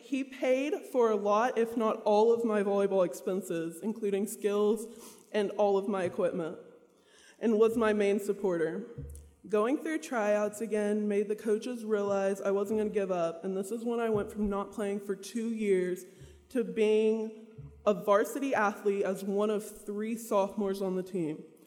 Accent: Texas, United States; I'm from Texas, about 45 minutes outside of Dallas.

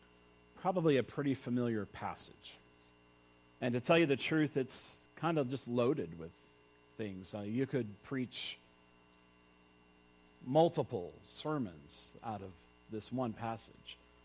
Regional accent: Texas, United States; I mean, I grew up near Dallas. It's just in the air.

